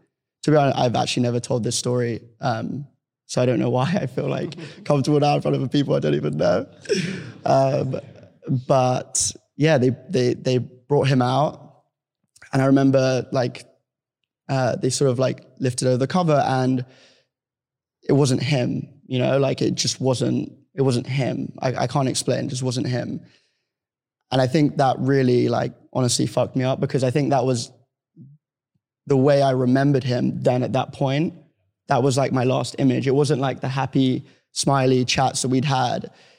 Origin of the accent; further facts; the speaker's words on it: London, United Kingdom; growing up in London